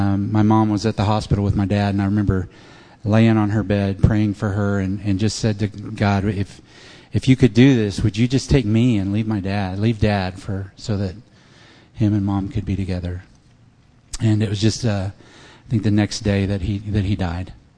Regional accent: Lincoln, Nebraska, United States; now in Texas, United States; So I grew up in Lincoln, Nebraska, and during the 1970s. I was born in 64

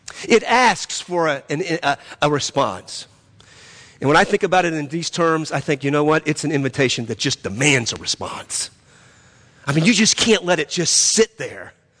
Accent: New Orleans, Louisiana, United States; I want it sweet, I want it tasty, because I'm from New Orleans, by gosh.

